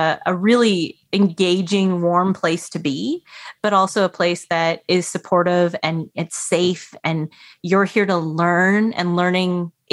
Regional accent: Canada; born or raised there

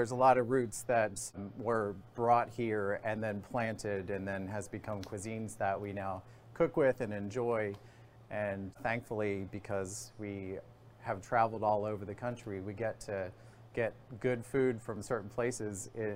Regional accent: Pennsylvania, United States; born there; I was born in southeastern Pennsylvania, and my bloodline is complete farmers.

